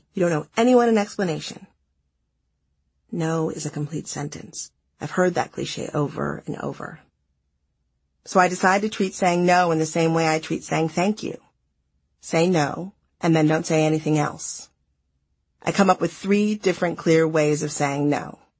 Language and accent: English; Midwest, United States; I am from the Midwest.